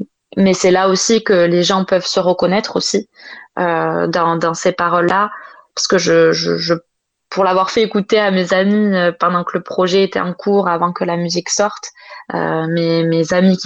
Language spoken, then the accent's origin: French; France; je suis française, j'ai cette chanson